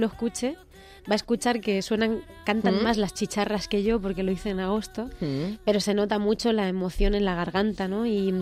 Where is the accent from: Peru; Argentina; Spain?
Spain; Albacete, Castilla-La Mancha; que mete mucho humor, como somos los albaceteños